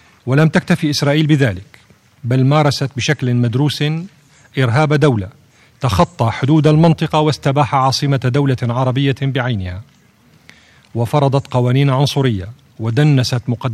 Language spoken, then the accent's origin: Arabic; Syria; الوضع في بلادي سوريا